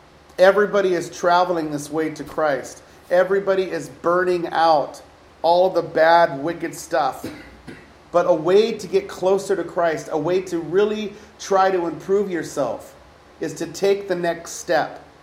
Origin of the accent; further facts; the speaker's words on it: Alaska, United States; They were going to find out that I was this trash from Alaska, no education, and it was going to be all over.